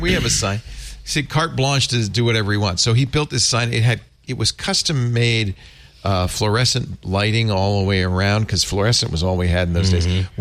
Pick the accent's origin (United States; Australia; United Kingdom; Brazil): United Kingdom; I'm British, I can't help it.